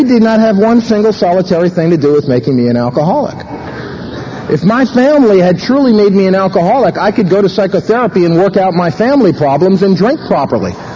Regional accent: New York City, New York, United States; born there; I was born in the Bronx in New York City.

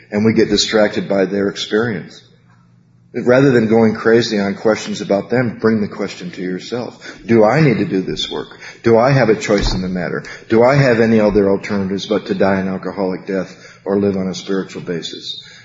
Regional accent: Battle Creek, Michigan, United States; First time my mother heard me speak halfway through amends in Battle Creek, Michigan, in my hometown

